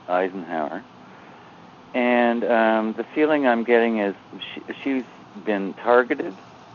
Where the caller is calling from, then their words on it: British Columbia, Canada; from Vancouver Island.